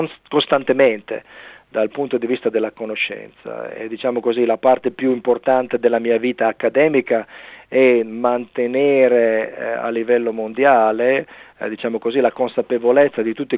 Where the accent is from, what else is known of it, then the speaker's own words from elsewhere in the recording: Reggio Emilia, Emilia-Romagna, Italy; moved away as an adult; now in Australia; Io sono nato a Reggio Emilia, in vicino a Parma, no? E sono cresciuto in Italia, poi sono venuto qua a studiare all'università e sono rimasto qua